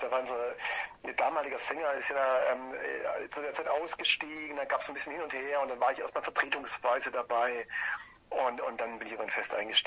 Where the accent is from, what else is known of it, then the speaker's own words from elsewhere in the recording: Ulm, Baden-Württemberg, Germany; also wir kommen aus dem Ulmer Raum, Ulm-Augsburg mittlerweile. Zwei von uns wohnen mittlerweile in Augsburg und zwei wohnen im Ulmer Raum.